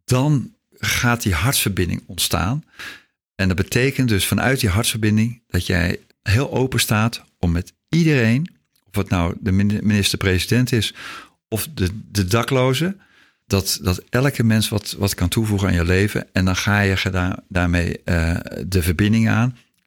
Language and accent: Dutch; Soest, Utrecht, Netherlands; Ik kom uit Soest.